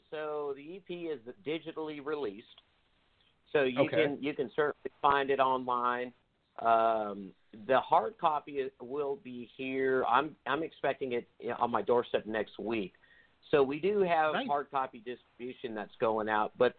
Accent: Texas, United States; when they hear we're from Texas, but, you know, they're like, wow, are you guys riding like horses and cows around?

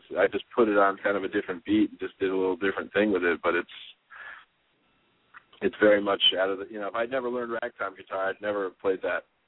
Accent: Connecticut, United States; moved away as an adult; also born or lived in Maryland / New Orleans; now in San Francisco, United States; I was born in Maryland and, you know, grew up in Connecticut from about age 3 to, you know, through college. And moved down to New Orleans for about 5 years

